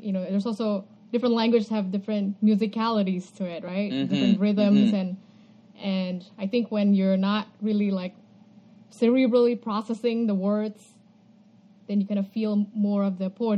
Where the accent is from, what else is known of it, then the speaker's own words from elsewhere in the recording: Indonesia; first language Indonesian; English is a second language; Indonesian book, it's just a little different experience, you know, because I'm now reading my mm-hmm. my mother tongue.